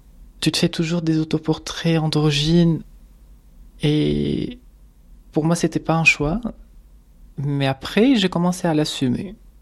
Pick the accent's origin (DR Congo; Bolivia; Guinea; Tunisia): Tunisia; moved away as an adult; now in Paris, France; j'ai 39 ans. Actuellement, j'habite à Paris depuis 9 mois et je viens de la Tunisie.